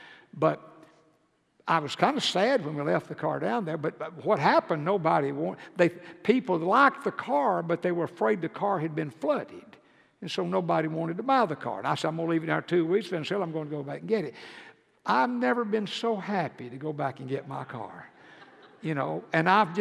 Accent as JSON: {"language": "English", "region": "Georgia", "country": "United States", "tie": "born or raised there", "said": "you know, I was raised in Georgia, it'd be cold in the winter."}